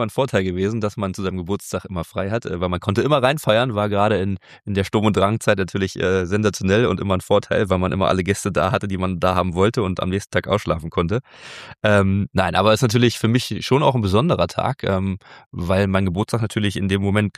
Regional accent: Spandau, Berlin, Germany; ich bin, wie gesagt, gebürtiger Spandauer und ich bin auch stolz darauf.

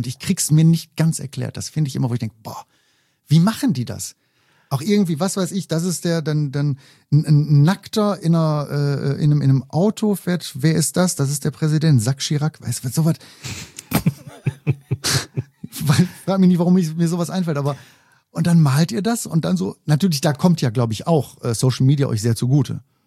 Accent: Mülheim, North Rhine-Westphalia, Germany; Ich komme aus Mühlheim

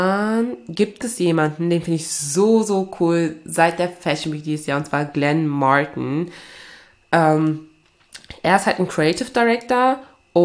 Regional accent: Togo; meine Wurzeln liegen ja in Togo, ne? Also ich komme ja aus Togo, also aus Westafrika.

